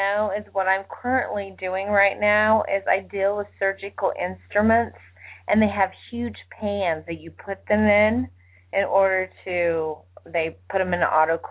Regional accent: Indiana, United States; I'm from Indiana.

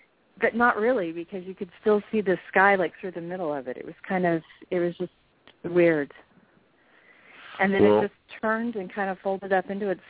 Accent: Orangevale, California, United States; Well, I grew up in Orangevale

